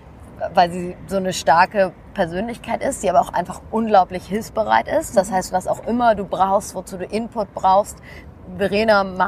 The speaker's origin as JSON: {"language": "German", "region": "Hamburg", "country": "Germany", "tie": "born or raised there", "said": "Ich bin ja auch in der Stadt in Hamburg groß geworden."}